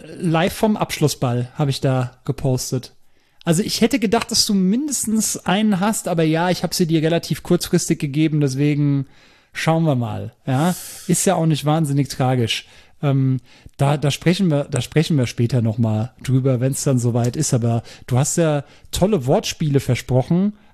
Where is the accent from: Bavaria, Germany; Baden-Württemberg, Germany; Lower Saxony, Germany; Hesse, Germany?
Hesse, Germany; accent: Hessian dialect; Ich wurde diese Woche von einer guten Freundin, die jetzt schon seit einigen Jahren hier in Hessen lebt, aber noch immer so ihre Schwierigkeiten mit unserem Dialekt hat